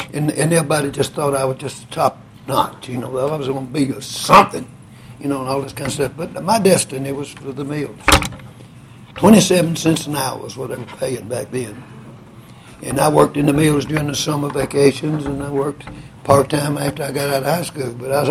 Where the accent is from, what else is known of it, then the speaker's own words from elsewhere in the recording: Griffin, Georgia, United States; I was born down in Griffin. It's Cotton Mill Town. 1931. It makes me 85. And it was pool. I mean, there's no other way around it. We were really dirt poor, cotton mill folks.